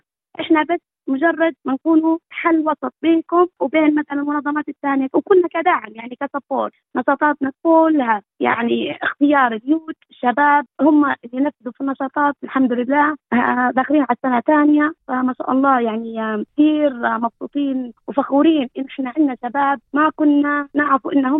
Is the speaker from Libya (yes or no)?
yes; Libya; كون احنا ليبيين معظمنا جينا يعني عندنا ريفيجي ستيتس